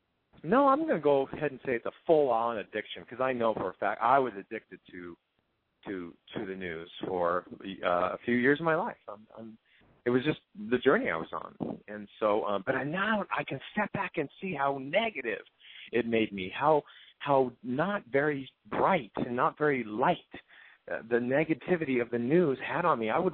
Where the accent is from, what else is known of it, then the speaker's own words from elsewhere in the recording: California, United States; also born or lived in Las Vegas; because I grew up mainly in Southern California. I have a couple memories of Las Vegas as a child, but for the most part, Southern Cal.